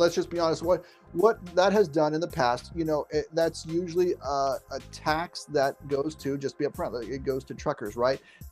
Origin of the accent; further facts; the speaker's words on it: New Mexico, United States; I grew up in Southwest New Mexico. It is Copper Central there.